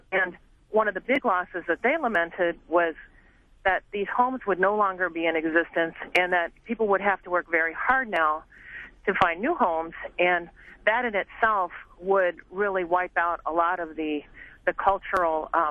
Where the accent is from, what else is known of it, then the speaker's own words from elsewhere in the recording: Minneapolis, Minnesota, United States; I'm from Minneapolis